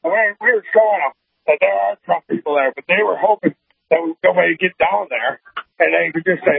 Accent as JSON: {"language": "English", "town": "Windom", "region": "Minnesota", "country": "United States", "said": "I'm from Windham, Minnesota. That's southwest part of the state down by South Dakota and Iowa."}